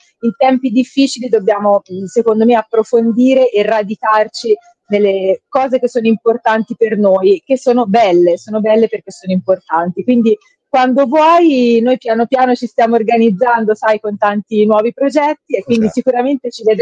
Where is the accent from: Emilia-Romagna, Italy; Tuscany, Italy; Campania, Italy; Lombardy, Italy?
Tuscany, Italy; Gallina; born there; Della Val d'Orcia